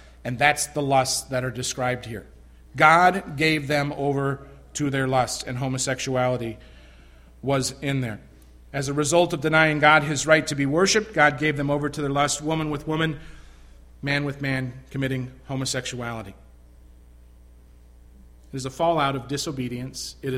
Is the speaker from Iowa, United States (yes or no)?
yes; Iowa, United States; I'm from Iowa. I'm from the small town of Parkersburg, Iowa. I'm from Waterloo, Iowa.